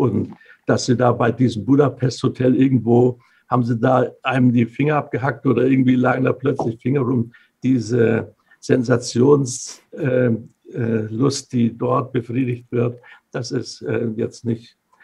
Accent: Saxony, Germany; born there; Oder ich habe in der Oberlausitz, wo ich geboren bin, da baue ich in dem elterlichen Betrieb

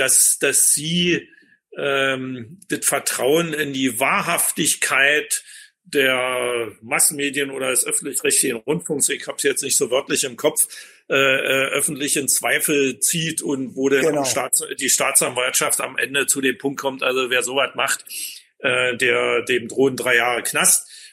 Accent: East Germany, Germany; Also dummerweise sage ich jetzt als Ostdeutscher

